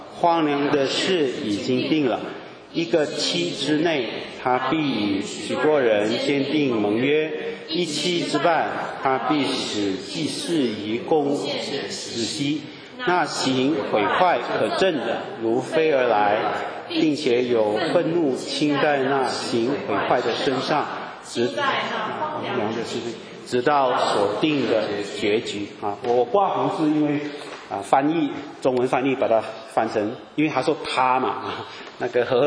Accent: China; 这个七七七单，我们中国人可能会觉得它有特别的意思啊

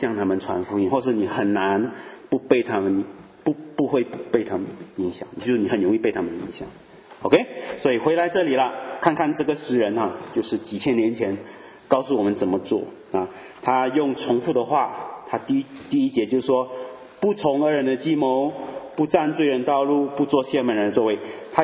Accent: France; Chinese is a second language; 他觉得我们法国人比较穷

